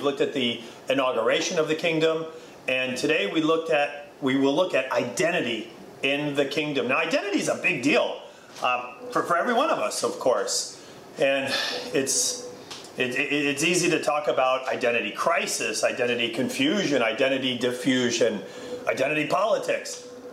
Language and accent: English; United States; I'm an American, but I'm also, really, I grew up in a Lithuanian-speaking household with Lithuanian food and Lithuanian culture all around.